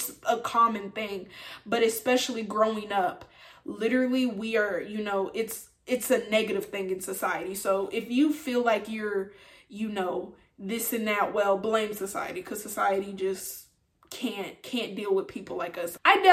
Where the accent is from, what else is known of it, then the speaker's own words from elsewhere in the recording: Nashville, Tennessee, United States; born there; So I was born in Nashville, Tennessee. And ever since I was a child, y'all, I was the more quiet, shy, reserved type.